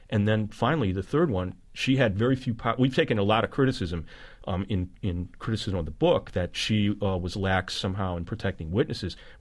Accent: Cleveland, Ohio, United States; from the United States. I'm from the west side of Cleveland. I'm not from Switzerland.

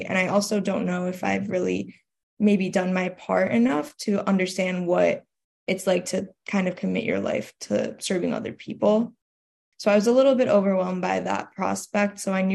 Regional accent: Chicago, Illinois, United States; But I grew up in Chicago, so born and raised in the city.

